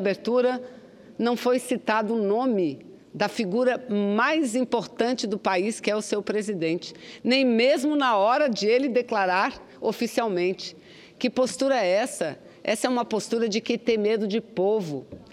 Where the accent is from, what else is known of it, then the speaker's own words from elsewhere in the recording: Parintins, Amazonas, Brazil; lá da minha terra, lá da Ilha Tupinambaranda de Parintins